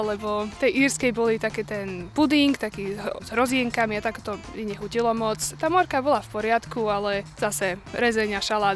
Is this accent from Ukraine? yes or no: no; Ireland; Ja som z Írska.